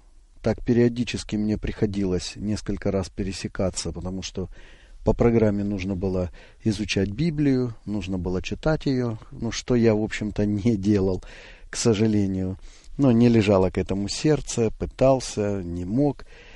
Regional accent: Zaporizhzhia, Zaporizhzhia Oblast, Ukraine; also born or lived in Novosibirsk, Russia; Ну, я родился 49 лет назад в городе Новосибирске, это была тогда Российская Федерация. Вот 8 лет мы переехали на Украину, в город Запорожье, и вот с тех пор, в общем-то, я и живу в Украине, живу в городе Запорожье.

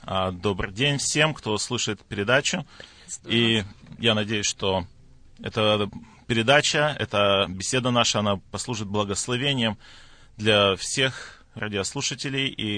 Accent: Almaty, Kazakhstan; moved away as an adult; now in Sacramento, United States; Я родился в 1977 году. Родился в Алма-Ате, в Казахстане. И прожил в Казахстане до 1996 года. В 1996 году мы переехали в Америку, в штат Калифорния, в Сакраменто. Я родился в неверующей семье

